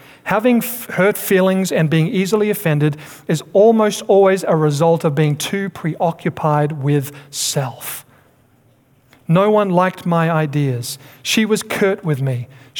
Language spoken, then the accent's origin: English; Australia; she was from Australia, I'm from Australia, so we had a good laugh at this